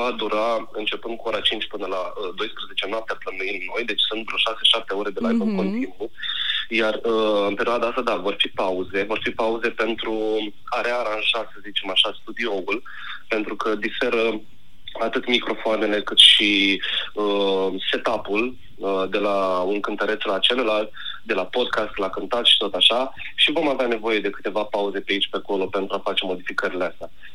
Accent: Dorohoi, Botoșani County, Romania; mai sunt oameni din Dorohoi, de unde sunt eu, de exemplu, care mă urmăresc.

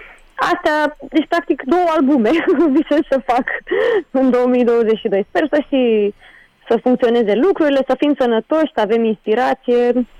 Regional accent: Moinești, Bacău County, Romania; Eu sunt din Moinești, din județul Bacău și acolo De obicei se întâmplă magia.

